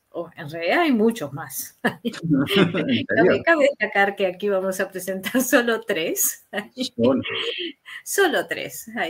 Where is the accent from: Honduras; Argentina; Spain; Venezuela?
Argentina; Yo soy profesora, yo soy argentina, yo, yo.